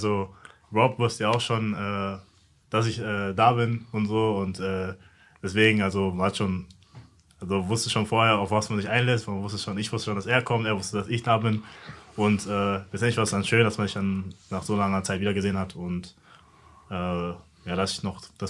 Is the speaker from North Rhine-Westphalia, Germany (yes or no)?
yes; Dortmund, North Rhine-Westphalia, Germany; born there; Also ich bin gebürtiger Dortmunder